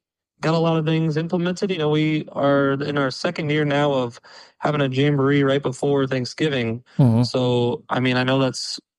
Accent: Howells, Nebraska, United States; So I'm from Howells High School. I played there from 2007 to 2011

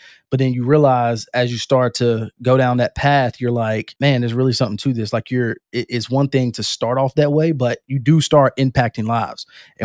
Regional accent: Rocky Mount, North Carolina, United States; So I'm from Rocky Mount, North Carolina, born and raised my whole life.

